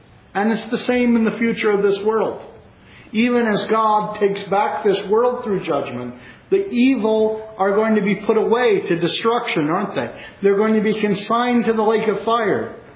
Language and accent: English; Pennsylvania, United States; Now, I don't know football terminology so well here in North Carolina, so I'm going to go to my home state on this one. But people talk about, you know, the black and gold in football in Pennsylvania.